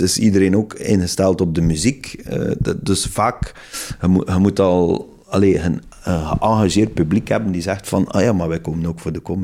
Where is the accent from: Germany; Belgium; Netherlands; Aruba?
Belgium; Zulte, Flanders; also born or lived in Waregem; Maar ik ben eigenlijk geboren in Waregem, opgegroeid in Zulte. Dus dat is mijn regio, weet je.